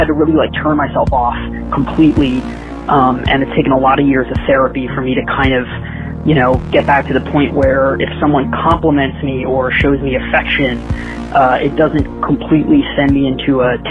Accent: Los Angeles, California, United States; I'm in L.A. I was raised in the Valley, actually, 81880.

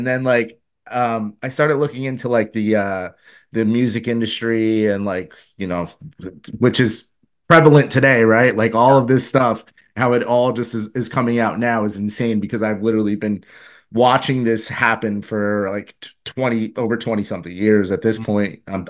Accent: West Caldwell, New Jersey, United States; My story starts in a small town in New Jersey called West Caldwell, New Jersey. I'm from the East Coast. I lived about 20 minutes from New York City.

